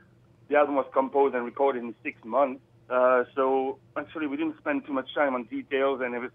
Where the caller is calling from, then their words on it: Belgium